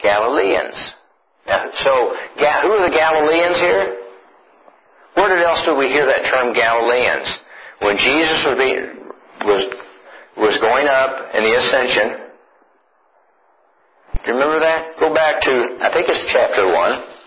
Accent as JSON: {"language": "English", "region": "Oklahoma", "country": "United States", "said": "I'm from Oklahoma, and if I said you're from Podunk, Oklahoma, it's not real complimentary."}